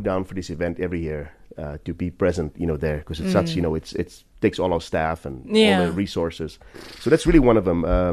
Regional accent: South Africa; first language Afrikaans; English is a second language; That's my mother tongue. My mom would beat my ass. So they just joking, man. But it's the point I'm trying to make is it's so good to be back. It's this is home. This will always be home.

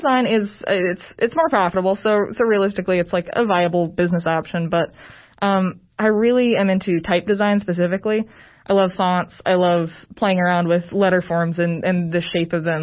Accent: Newberry, Michigan, United States; now in Cookeville, United States; Originally, I'm from the tiniest town in the world in Upper Michigan that, like, no one has probably heard of. It's Newberry, Michigan.

